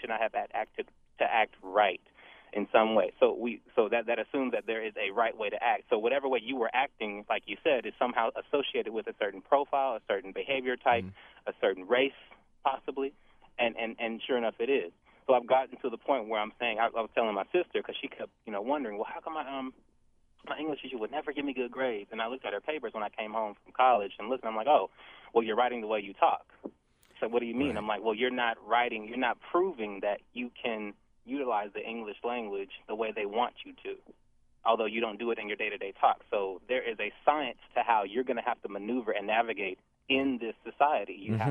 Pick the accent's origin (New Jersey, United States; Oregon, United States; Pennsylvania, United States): Oregon, United States; Portland; I relocated from Portland, Oregon, originally came all this way, moved all my stuff